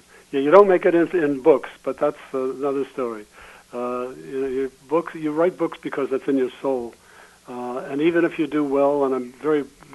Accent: Ohio, United States; I grew up in Ohio without, you know, the parents who worked very hard

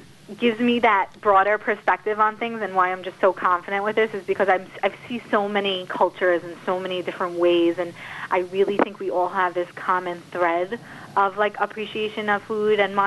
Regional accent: New Jersey, United States; Yeah, sure. So I grew up in New Jersey. I'm actually I call it a mixed breed.

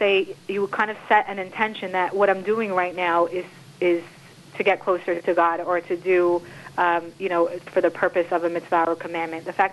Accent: New Jersey, United States; Yeah, sure. So I grew up in New Jersey. I'm actually I call it a mixed breed.

